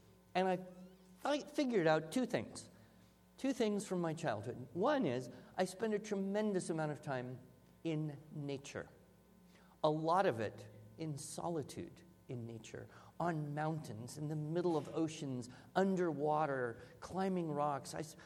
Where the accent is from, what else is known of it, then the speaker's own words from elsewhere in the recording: United States; I am an American. I was educated in American public schools.